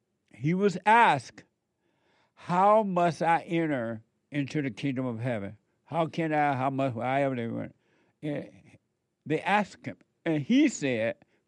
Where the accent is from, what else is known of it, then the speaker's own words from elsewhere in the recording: Alabama, United States; now in Los Angeles, United States; when I was growing up in Alabama. I knew that you have to be born again